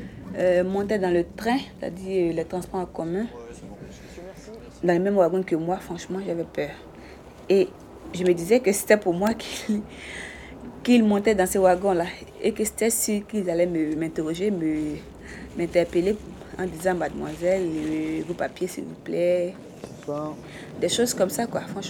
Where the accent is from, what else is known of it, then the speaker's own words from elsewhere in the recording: Côte d’Ivoire; aller chez moi, en Côte d'Ivoire, aller piller ma richesse, la richesse de mon pays